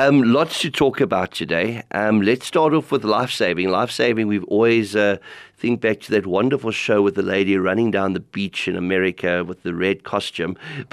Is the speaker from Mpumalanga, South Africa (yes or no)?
no; Durban, KwaZulu-Natal, South Africa; I'm from Durban